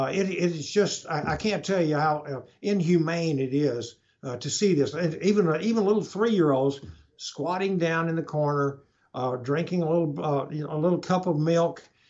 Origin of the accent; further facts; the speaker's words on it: Texas, United States; Representative Arrington, he's from West Texas, I'm from East Texas